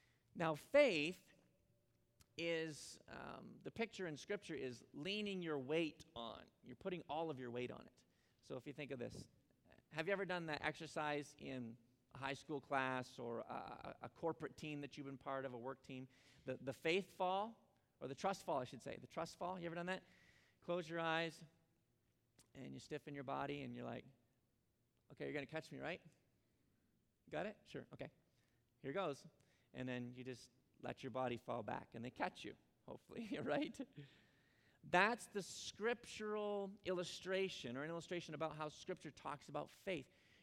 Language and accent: English; Ontario, Canada; now in United States; Now, when I grew up in Ontario, Canada, so I had 9 years of French.